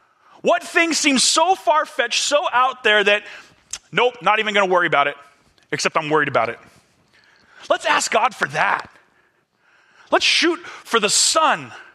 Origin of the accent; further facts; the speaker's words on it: California, United States; I'm from California, like through and through. I've never seen hail like that. Maybe it's because I lived by the beach my whole life.